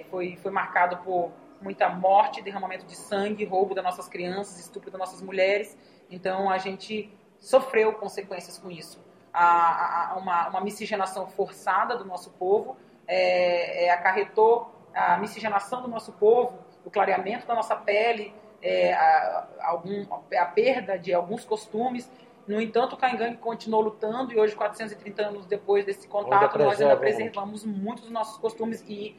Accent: Rio Grande do Sul, Brazil; born there; Eu nasci na aldeia do Ligeiro, que é uma aldeia próxima, deixa eu ver uma referência, próxima de Passo Fundo.

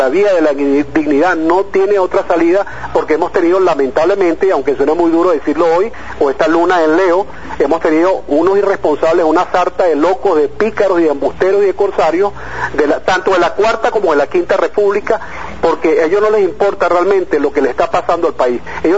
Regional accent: Venezuela; nosotros los hijos que somos los venezolanos

